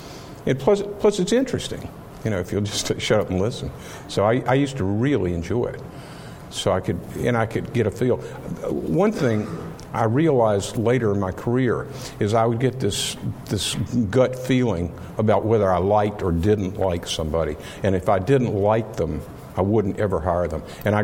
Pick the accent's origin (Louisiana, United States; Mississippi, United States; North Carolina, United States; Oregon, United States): North Carolina, United States; Yeah, we're from North Carolina, but not quite that many.